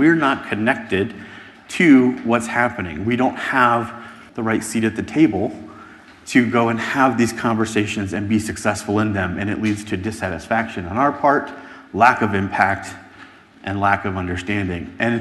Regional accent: United States; In our society, and I'm from the United States, we're deeply interested in why people don't seem to want to know true facts sometimes.

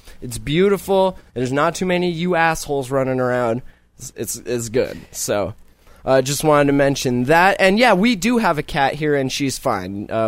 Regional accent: California, United States; born there; Interesting, because I was born in California, not here.

